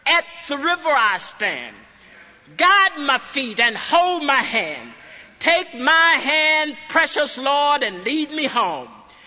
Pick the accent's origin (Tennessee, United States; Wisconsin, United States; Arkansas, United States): Arkansas, United States; Bearden; Now, I grew up in Macedonia AME Church in Bearden, Arkansas